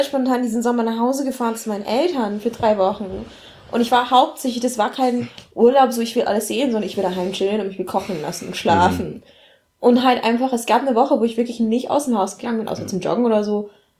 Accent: Hanover, Lower Saxony, Germany; ich komme aus Hannover, wenn überhaupt, meistens so, ich bin halt Deutscher, ich komme aus Deutschland, Punkt.

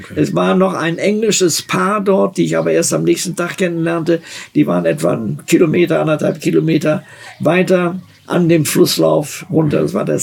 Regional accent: Germany; Also hier in Deutschland, ich bin ja Deutscher, und habe sicherlich auch viele deutsche Eigenschaften.

